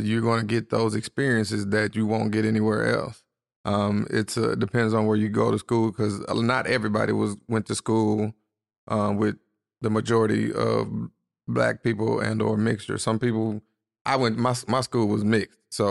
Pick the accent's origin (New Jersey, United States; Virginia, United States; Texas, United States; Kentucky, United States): Texas, United States; Arlington; now in Houston, United States; So I'm from Arlington, Grand Prairie. Went to high school at Sam Houston High School. Moved to Houston because of college.